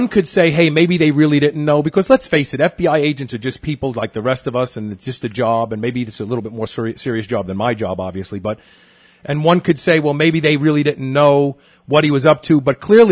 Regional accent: Brooklyn, New York, United States; and I grew up in Brooklyn

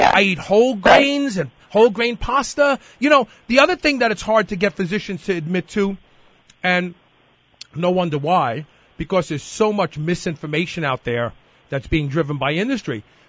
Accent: New York, United States; He was from New York. I was from New York.

